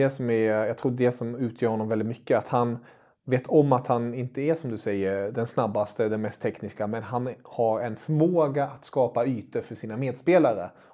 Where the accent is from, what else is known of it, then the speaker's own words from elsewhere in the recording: Germany; nu ska jag inte bara för att jag är tysk och är kanske lite subjektiv i den här frågan